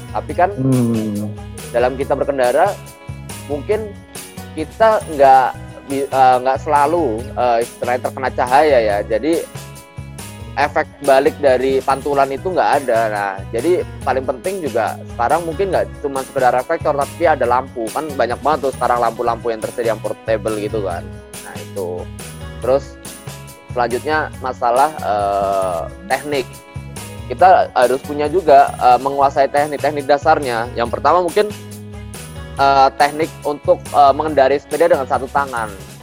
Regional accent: Java, Indonesia; kalau gue sebagai orang Jawa bilangnya jempale

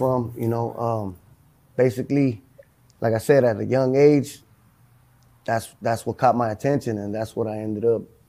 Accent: Los Angeles, California, United States; I'm from Los Angeles, Florence District, South Los Angeles, basically.

